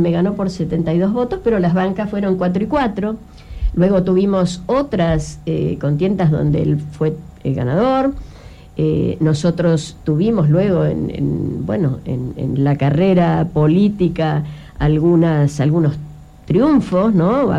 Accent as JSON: {"language": "Spanish", "region": "Tierra del Fuego", "country": "Argentina", "said": "somos fueguinos sin ninguna alianza"}